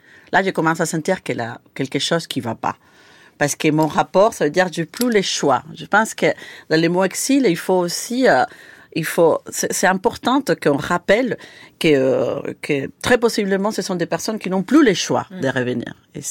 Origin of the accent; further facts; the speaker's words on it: Venezuela; moved away as an adult; j'ai quitté le Venezuela en 2003. Il avait déjà une situation assez tendue dans le pays, la situation politique. Mais j'ai quitté le pays pour continuer mes études et pour partir dans le monde.